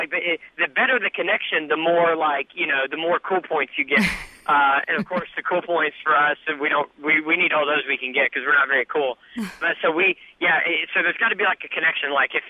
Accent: the South, United States; I grew up in the South, but my parents never listened to country music.

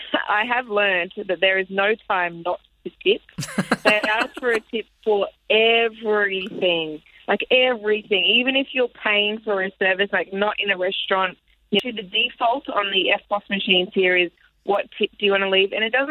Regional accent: Australia; she was thinking I'm not going to tip her because I'm Australian.

